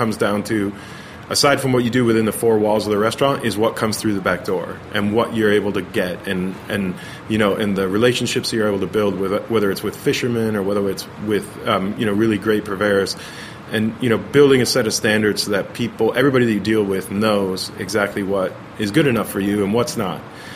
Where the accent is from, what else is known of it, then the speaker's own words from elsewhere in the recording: New Jersey, United States; New Jersey.